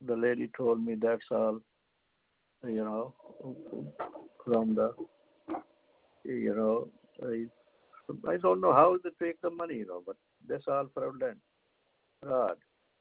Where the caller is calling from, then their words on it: New Jersey, United States; English is a second language; I'm calling from New Jersey